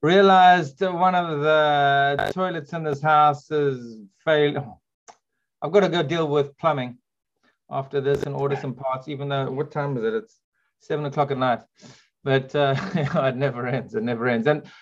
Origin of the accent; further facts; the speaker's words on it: South Africa; now in Wales, United Kingdom; I'm a South African living in the UK in Wales.